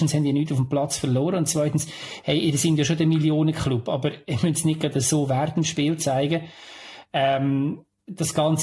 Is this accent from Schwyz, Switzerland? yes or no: no; Lucerne, Switzerland; Wir haben das als Luzerner mehr als eines erlebt